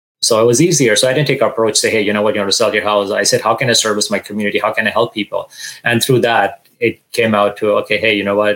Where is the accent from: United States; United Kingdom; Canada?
Canada; Toronto, Ontario; also born or lived in Montreal / Calgary; now in Vancouver, Canada; When I started real estate, I moved to Vancouver from Calgary, actually, because I originally grew up in Toronto.